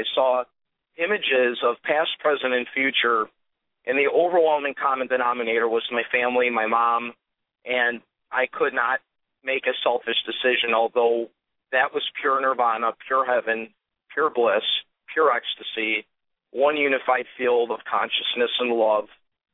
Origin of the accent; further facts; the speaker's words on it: Melrose Park, Illinois, United States; And we grew up in Melrose Park, Illinois, which is a town of about 30,000 people. It's a subdivision 20 minutes northwest of the city. It's a very old Italian community.